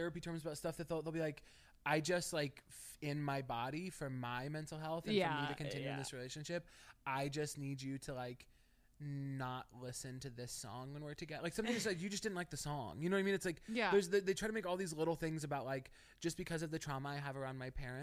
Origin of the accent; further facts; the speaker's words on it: Missouri, United States; I grew up in Missouri in a very small town. Church were non-denominational, Baptist, Methodist.